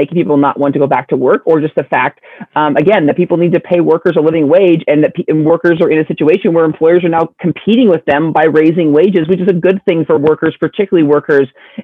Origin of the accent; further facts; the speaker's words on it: Dufur, Oregon, United States; I grew up in Duffer.